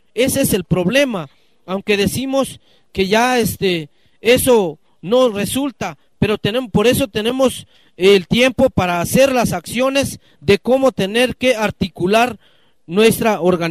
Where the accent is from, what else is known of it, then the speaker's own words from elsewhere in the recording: Chiapas, Mexico; porque la mayoría aquí somos chiapanecos